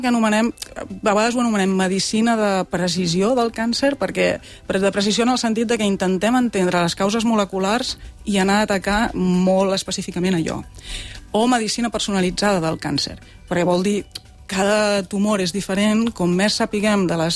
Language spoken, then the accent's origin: Catalan; Monistrol de Montserrat, Catalonia, Spain; now in Manresa, Spain; jo sóc de Monistrol de Montserrat, ara visc a Manresa